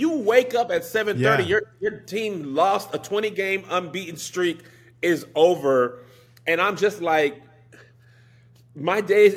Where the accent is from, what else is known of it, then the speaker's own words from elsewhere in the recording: El Paso, Texas, United States; moved away; also born or lived in Washington; So I was born in El Paso, raised there. Then we bounced around a lot.